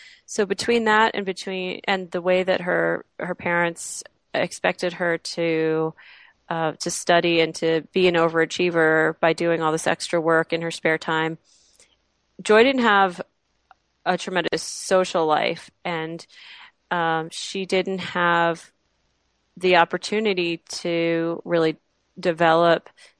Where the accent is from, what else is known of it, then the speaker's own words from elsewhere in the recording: New York City, New York, United States; But I'm a New Yorker, and I'm a little brash and brassy, and so many New Yorkers are.